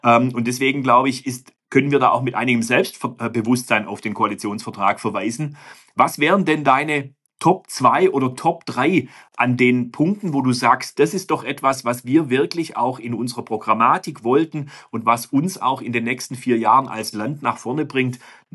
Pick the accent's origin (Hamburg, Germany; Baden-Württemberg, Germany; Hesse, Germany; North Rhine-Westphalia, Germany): Baden-Württemberg, Germany; genau wie uns in Baden-Württemberg